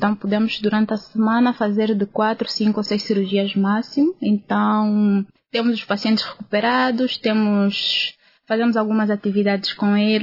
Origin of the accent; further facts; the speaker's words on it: Lubango, Huíla, Angola; que eu sou do Lubango, fui ter com a família